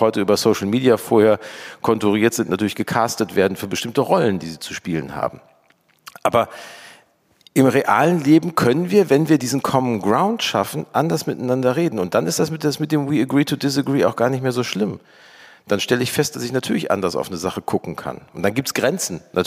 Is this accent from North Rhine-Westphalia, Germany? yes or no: yes; Gelsenkirchen, North Rhine-Westphalia, Germany; Ich komme aus Gelsenkirchen